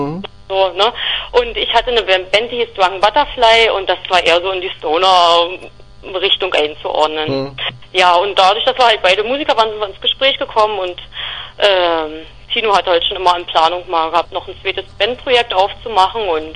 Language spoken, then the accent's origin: German; Cottbus, Brandenburg, Germany; die Sängerin der Band … Ja, wir sind aus Cottbus.